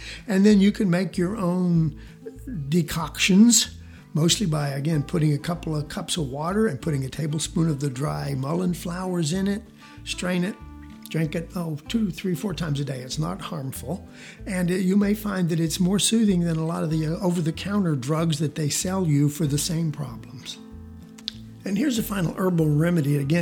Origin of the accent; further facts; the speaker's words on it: Georgia, United States; all the kids out back south where I was raised in Georgia, we always called it rabbit tobacco